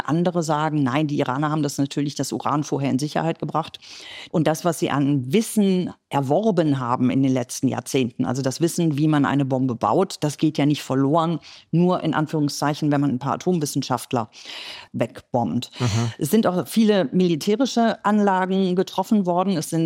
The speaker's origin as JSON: {"language": "German", "town": "Cologne", "region": "North Rhine-Westphalia", "country": "Germany", "tie": "born or raised there", "said": "Ich bin gebürtige Kölnerin mit einem iranischen Vater, einer deutschen Mutter"}